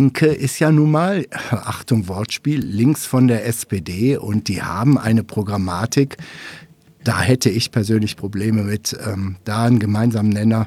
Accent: North Rhine-Westphalia, Germany; ich komme aus NRW.

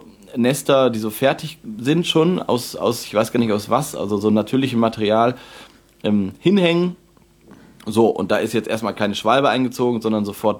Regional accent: Lower Saxony, Germany; Also ich komme ja auch eigentlich aus Niedersachsen, also aus dem Westen.

